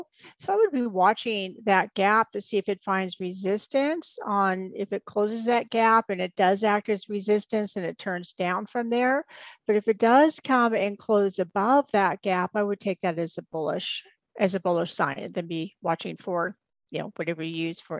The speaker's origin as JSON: {"language": "English", "town": "Seattle", "region": "Washington", "country": "United States", "said": "Yeah, I'm from the Seattle area."}